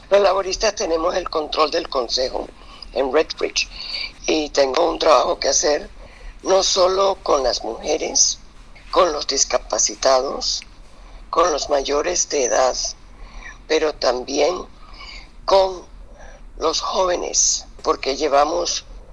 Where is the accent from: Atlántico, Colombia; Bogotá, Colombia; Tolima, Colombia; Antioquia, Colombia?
Atlántico, Colombia; Barranquilla; otra vez a obtener mis raíces barranquilleras. Pasé unos años allá, deliciosos, encantada de regresar a mi tierra.